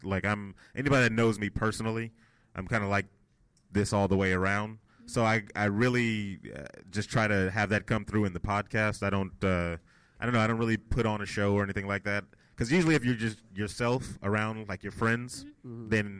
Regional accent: Stockton, California, United States; Hold on, because I'm from Stockton, too. Thank you. So that's my people right

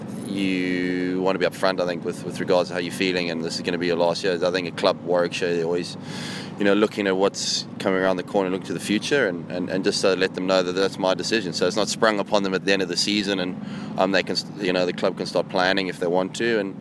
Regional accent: Cape Town, Western Cape, South Africa; growing up in Cape Town

